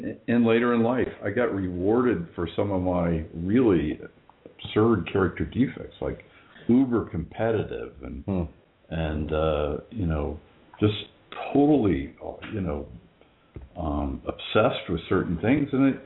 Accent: Indiana, United States; I grew up in Indiana, and a town that they took me to the lower side of town, if you will, and were telling me that, well, see, look at these houses and look at these shacks.

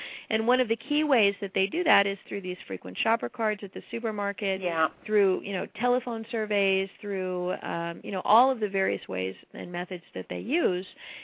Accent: New Hampshire, United States; The governor of my home state of New Hampshire appointed me as an expert to serve on the RFID study committee here.

